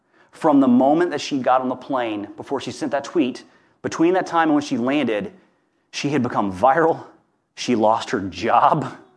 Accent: Hammond, Louisiana, United States; She lived 30 miles from where I grew up in Hammond, Louisiana, a little place called Kentwood.

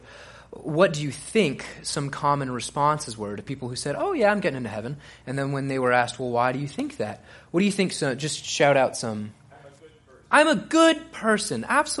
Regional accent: Florida, United States; I'm originally from North Florida. I'm down here. I spent some time in Austin, Texas at a school called Concordia University studying religious education.

